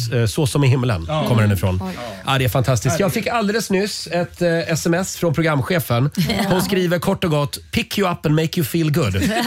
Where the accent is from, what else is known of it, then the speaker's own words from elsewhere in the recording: Sweden; Nej, jag dras dit, jag är svensk.